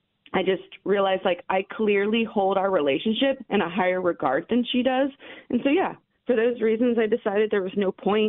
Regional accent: Columbus, Ohio, United States; I'm from Columbus.

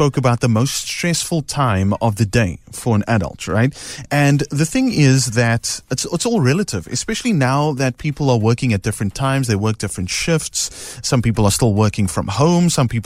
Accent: South Africa; being South African

